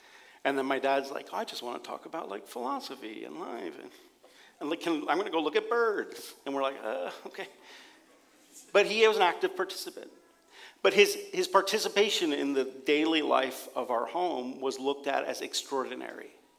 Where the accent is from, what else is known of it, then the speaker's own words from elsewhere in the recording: Pennsylvania, United States; So I'll give you a little bit of an understanding of how I grew up. And so, like, I grew up in Pennsylvania, and so the majority of my friends were getting married.